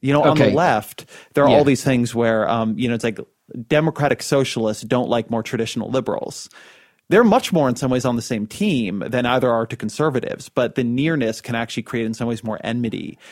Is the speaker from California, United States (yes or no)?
yes; California, United States; but like I'm a Californian and I like Apple computers, right?